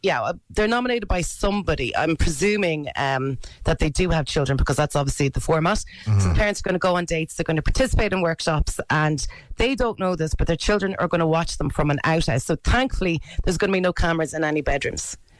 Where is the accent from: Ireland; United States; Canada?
Ireland; which is disgraceful as an Irish person